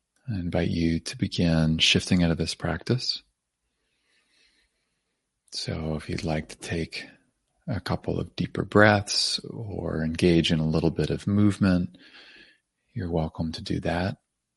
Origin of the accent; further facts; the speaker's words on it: Canada; partly as me and partly as a Canadian